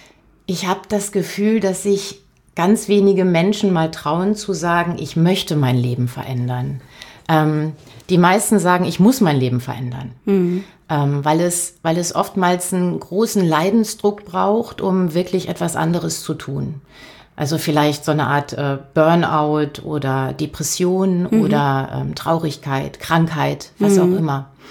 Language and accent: German; Germany; born there; Also geboren bin ich in einer Kleinstadt an der holländischen Grenze. Und wollte damals dann, als ich Abi gemacht habe, unbedingt nach Berlin.